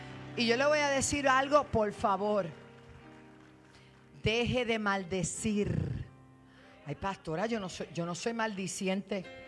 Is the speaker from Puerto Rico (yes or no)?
yes; Puerto Rico; Yo me siento segura cuando llego a mi tierra.